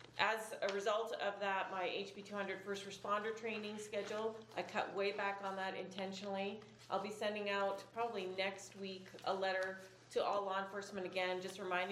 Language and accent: English; Canada; And although I'm Canadian, I don't necessarily like traveling in the snow and on the ice.